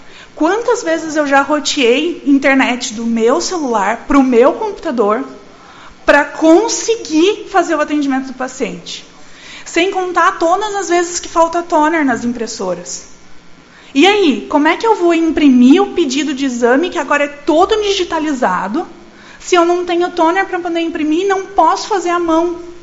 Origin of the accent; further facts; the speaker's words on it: São Paulo, Brazil; eu sou da primeira turma de medicina, vim de São Paulo e fiquei aqui